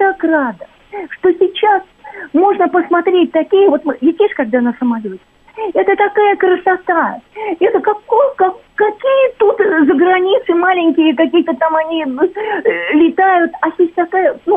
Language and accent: Russian; Moscow, Russia; всю жизнь мы коренные москвичи, всю жизнь прожили.